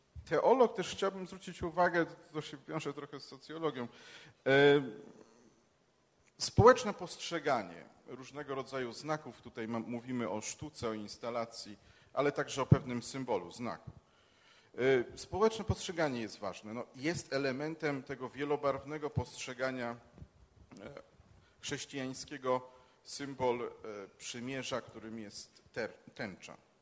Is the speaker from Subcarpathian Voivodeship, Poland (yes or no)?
yes; Rzeszów, Subcarpathian Voivodeship, Poland; Jedna moja mała ojczyzna to jest Rzeszów.